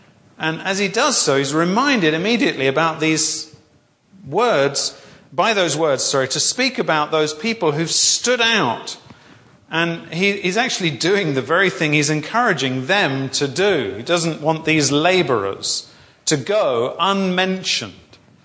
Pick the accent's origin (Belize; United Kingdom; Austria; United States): United Kingdom; England; as a Brit, I've no idea what the culture is in Northern Ireland, but in Southern England, the culture is we don't mention it.